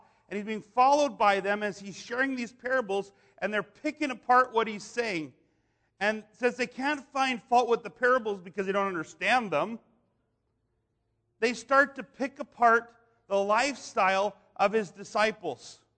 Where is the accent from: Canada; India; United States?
Canada; I come from Canadian background, but even before that, German background, I would say, you know, I'm German Canadian. See, in Canada, everything's hyphenated.